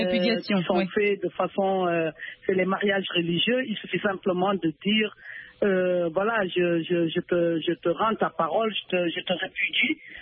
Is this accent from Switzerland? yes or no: no; Mali; d'abord chez nous au Mali, l'âge de mariage des femmes, l'âge est plus bas